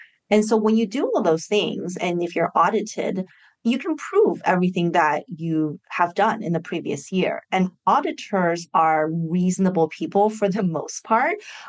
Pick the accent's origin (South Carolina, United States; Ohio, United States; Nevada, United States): Nevada, United States; Las Vegas; You know, I grew up in Las Vegas and I don't gamble.